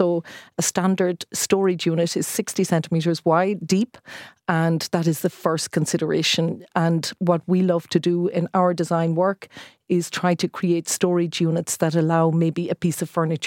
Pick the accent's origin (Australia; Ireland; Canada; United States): Ireland; I'm Irish. My background actually is art and design. I studied sculpture, so I love texture.